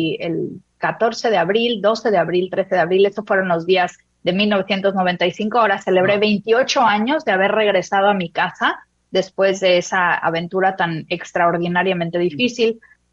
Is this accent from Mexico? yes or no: yes; Mexico; en mi país, en México, es más normalizada esta idea de que el alcohol es algo que es parte de la familia